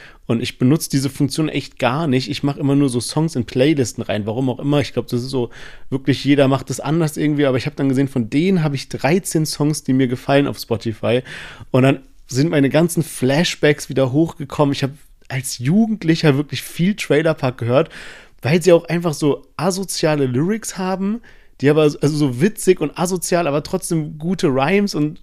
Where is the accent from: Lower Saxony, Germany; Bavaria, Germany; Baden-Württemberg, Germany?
Baden-Württemberg, Germany; Heidelberg; wir hatten manchmal so als Heidelberger Beef mit den Mannheimern